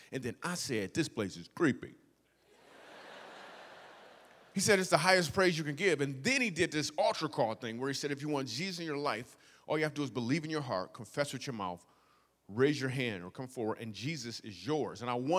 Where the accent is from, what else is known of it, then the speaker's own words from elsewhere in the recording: Michigan, United States; now in New York City, United States; I grew up in Michigan. I want to know for sure, am I really funny?